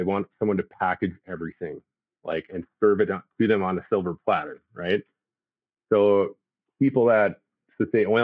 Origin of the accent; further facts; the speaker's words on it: Canada; Now, because I'm Canadian-based, I'm Canadian and sitting in Calgary